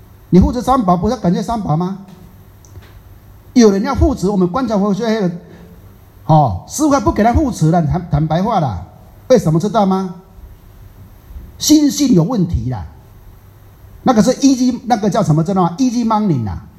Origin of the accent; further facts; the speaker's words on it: Taiwan; 不要像我们台湾人讲的啊，给点塞脸呐